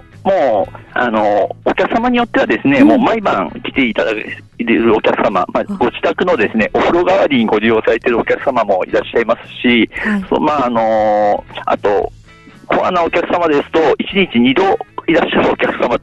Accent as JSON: {"language": "Japanese", "town": "Urawa", "region": "Saitama", "country": "Japan", "tie": "born or raised there", "said": "やっぱり私浦和生まれ浦和育ちなので"}